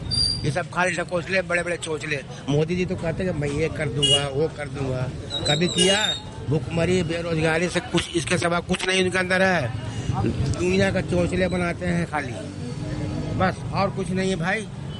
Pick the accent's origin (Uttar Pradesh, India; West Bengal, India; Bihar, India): Bihar, India; Patna; मैं पटना बिहार से रहने